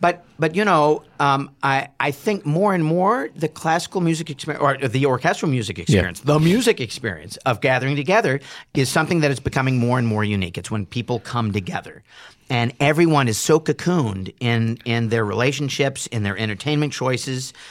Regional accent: United States; I've never felt so proud of being an American

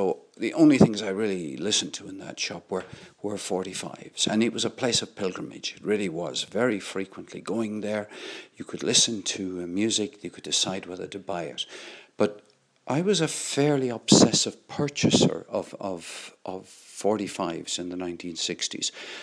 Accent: Limerick, Munster, Ireland; I was growing up in Limerick in Ireland.

